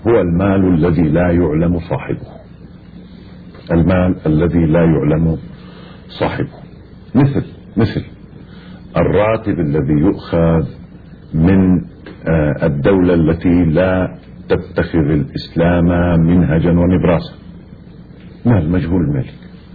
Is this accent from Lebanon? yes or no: yes; Lebanon; في الدولة عندنا في لبنان مثلا